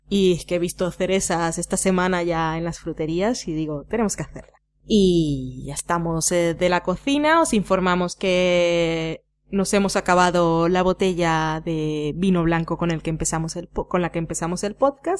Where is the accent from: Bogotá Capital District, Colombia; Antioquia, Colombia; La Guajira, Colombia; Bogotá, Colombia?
La Guajira, Colombia; Riohacha; Que yo recuerdo mi infancia en Colombia, en un pueblo que se llama Riohacha.